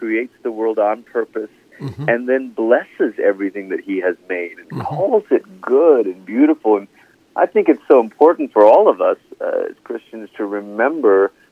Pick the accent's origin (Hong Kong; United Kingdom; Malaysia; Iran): Malaysia; now in United States; I'm from Malaysia. I was born there. My parents, my dad was born there. My mom was born in Singapore.